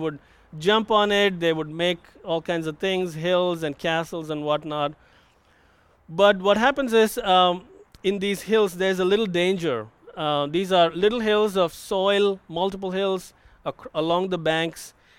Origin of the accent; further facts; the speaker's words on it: India; now in United States; That was definitely the case for me growing up in India. I grew up in a Hindu family.